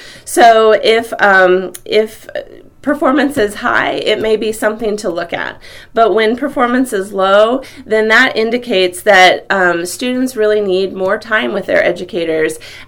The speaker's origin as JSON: {"language": "English", "town": "Mexico", "region": "Missouri", "country": "United States", "tie": "born or raised there", "also_born_or_lived": "Ohio / Philadelphia", "said": "Yes, I grew up in Mexico, Missouri. I was actually born in Ohio. We lived a few years outside of Philadelphia too during the years that my dad managed those refractories plants in the Northeast for greens. And by the time I was 4 years old, we were transferred back to Mexico, the headquarters."}